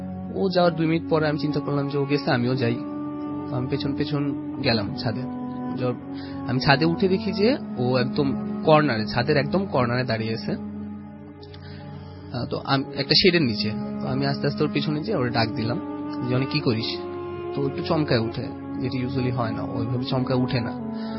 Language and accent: Bangla; Dhaka, Dhaka Division, Bangladesh; আমি ঢাকা পল্টন থেকে এসেছি।